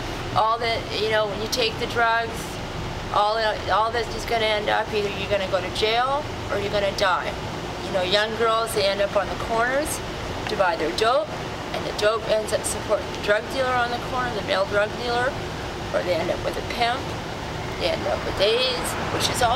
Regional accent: Toronto, Ontario, Canada; born there; I was born in Toronto, and my parents were born there

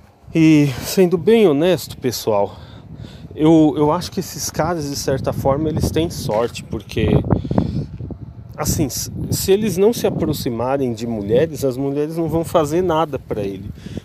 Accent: Brasília, Federal District, Brazil; eu sou feio, eu sou candango, pessoal

